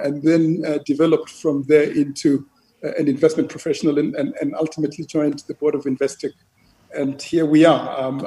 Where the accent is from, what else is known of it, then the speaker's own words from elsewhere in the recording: Free State, South Africa; Yeah, I grew up in the Central Free State, the farmin